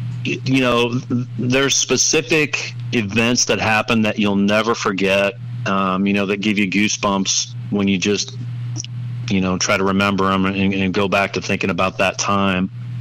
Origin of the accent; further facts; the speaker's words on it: Lincoln, Nebraska, United States; because I grew up in Lincoln, Nebraska, and yes, I was brainwashed as a child because that's all they have up there